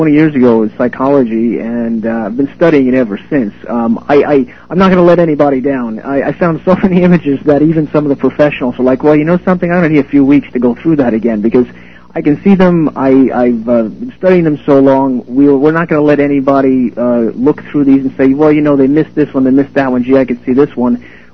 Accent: New York, United States; And I grew up in New York, tremendous Jewish population, Protestant population, Muslims, all of the religions.

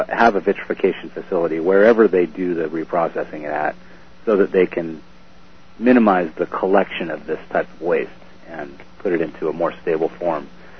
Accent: Santa Cruz, California, United States; I'm kind of an environmentalist at heart. I guess growing up in Santa Cruz, it sort of clings to you like a disease or something.

